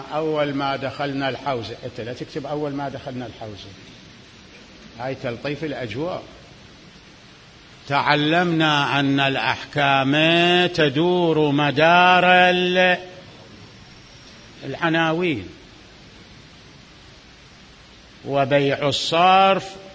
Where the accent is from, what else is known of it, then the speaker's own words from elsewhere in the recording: Iraq; الأوراق النقدية المتعارفة الآن عندنا في العراق